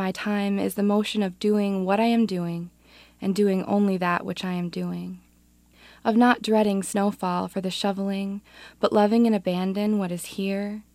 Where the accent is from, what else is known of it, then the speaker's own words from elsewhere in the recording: Duluth, Minnesota, United States; I'm from Duluth, Minnesota.